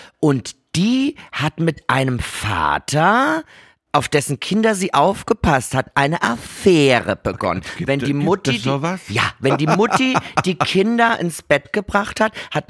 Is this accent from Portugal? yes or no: no; Carinthia, Austria; now in Germany